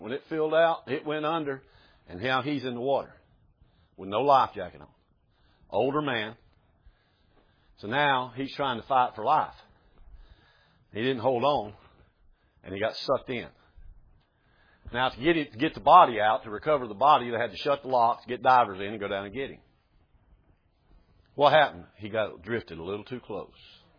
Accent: Canal Point, Florida, United States; Growing up where I grew up is down on Lake Okeechobee, which most of y'all know. And where I grew up is a place, a little town called Canal Point.

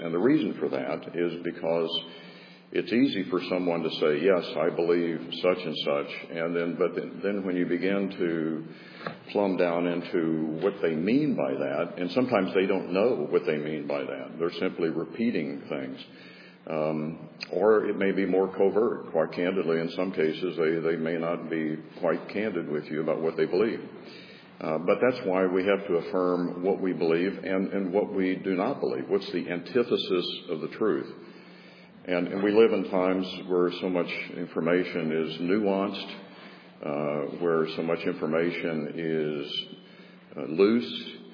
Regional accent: the South, United States; how I grew up in the South, and we use the word persnickety.

